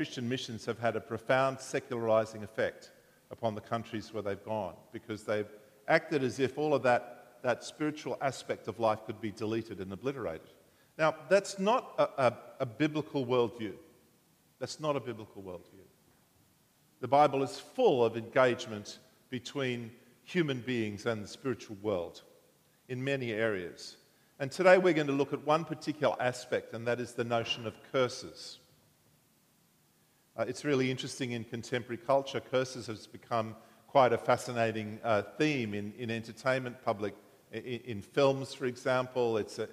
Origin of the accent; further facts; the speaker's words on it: Dagura, Papua New Guinea; I was born in Dagura, which is in Papua, now part of Papua New Guinea. And I lived there for my first 5 years amongst the mango trees and the frangipanis.